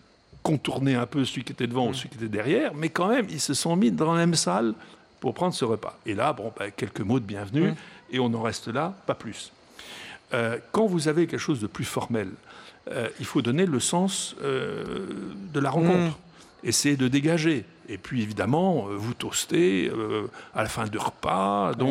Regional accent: France; Parce que, d'abord, nous sommes français et pour nous, c'est important.

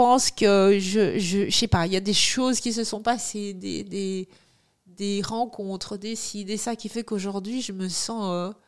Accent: United Kingdom; accent: English; French is a second language

